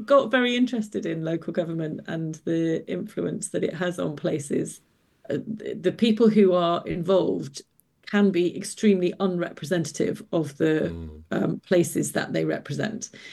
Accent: Truro, South West England, United Kingdom; I think the fact that I was growing up in Truro

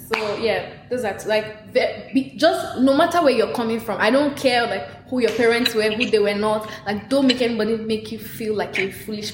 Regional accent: Nigeria; I'm a Nigerian.

